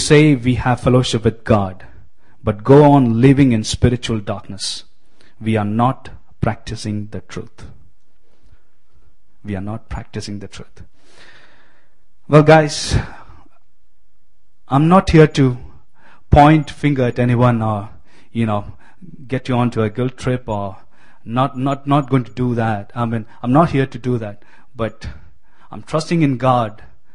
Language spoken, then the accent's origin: English; Kerala, India; I was born and brought up in India, as you all can see it. being more specifically, I'm from, I don't know if you know it, I'm from the southernmost state of India. It's called Kerala.